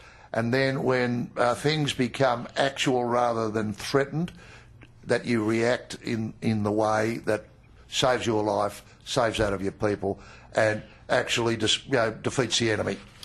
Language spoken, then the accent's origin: English; Paddo, Australia; I'm a boy from Paddo, and I remember how disorientated we were when an Italian family moved in next door as new arrivals